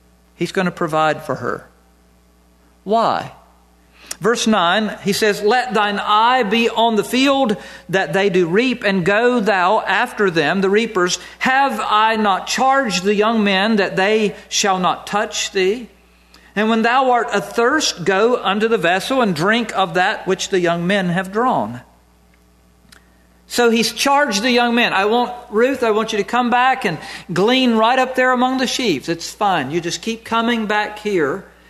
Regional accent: Winston-Salem, North Carolina, United States; I grew up in North Carolina, and Winston-Salem, there were some street people.

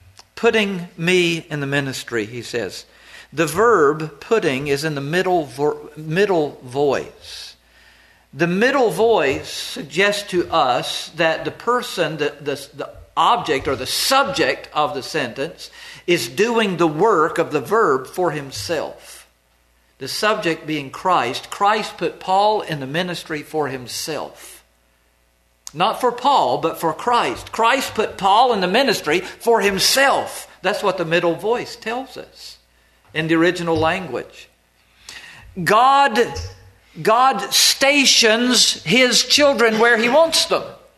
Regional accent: North Carolina, United States; born there; now in Maine, United States; I'm in Maine, and I was born in North Carolina. I'm here serving the Lord.

